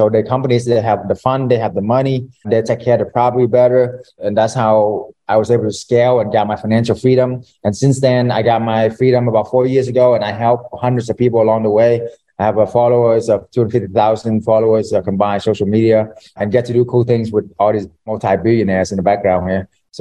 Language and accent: English; Charleston, South Carolina, United States; now in Dallas, United States; So I'm actually was from Charleston, South Carolina.